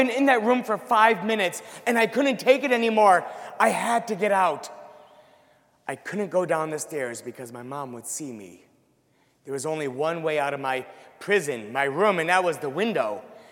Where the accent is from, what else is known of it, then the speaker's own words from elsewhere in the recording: Connecticut, United States; I grew up in Connecticut, and it's not as cold as Minnesota and North Dakota, but it's cold enough for roads to freeze.